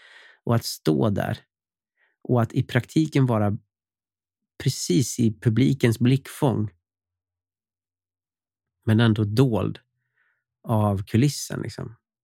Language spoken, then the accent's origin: Swedish; Falun, Dalarna County, Sweden; jag hade ju knappt gått på teatern när jag var liten, när jag bodde hemma i Falun